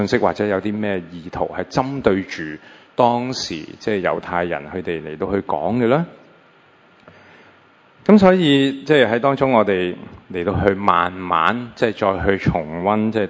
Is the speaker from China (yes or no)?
yes; China; 我哋中国人好谦卑嘅